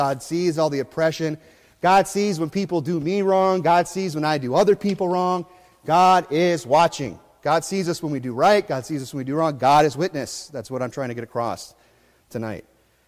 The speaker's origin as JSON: {"language": "English", "town": "Phoenix", "region": "Arizona", "country": "United States", "said": "I'm from Mesa, okay? I'm from Phoenix."}